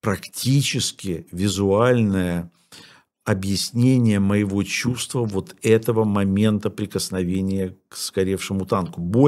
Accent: Ukraine; born there; also born or lived in Russia; Я родился в Украине и потом прожил много лет в России

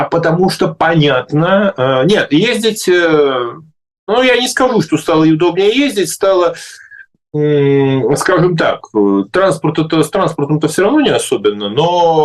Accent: Saint Petersburg, Russia; из Петербурга, у нас здесь город завален снегом.

